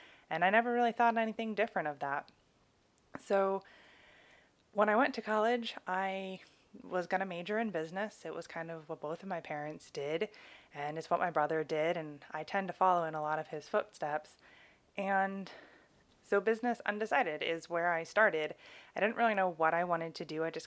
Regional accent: Connecticut, United States; I grew up in Connecticut, which is in the northeast of the United States.

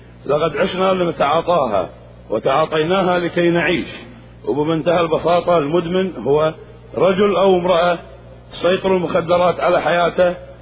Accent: Kuwait; I am from Kuwait.

